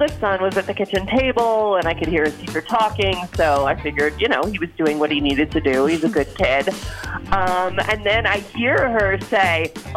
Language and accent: English; Madison, Wisconsin, United States; I'm from Madison.